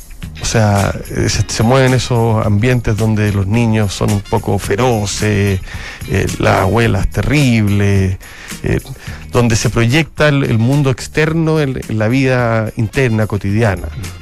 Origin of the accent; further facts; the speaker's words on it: Chile; nosotros tuvimos un acercamiento a ellos como chilenos